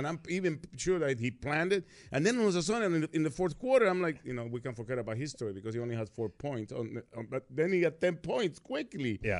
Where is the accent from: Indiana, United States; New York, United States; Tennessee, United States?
New York, United States; So I always, when they asked me where I'm from, I said I'm from New York, and I'm proud of it.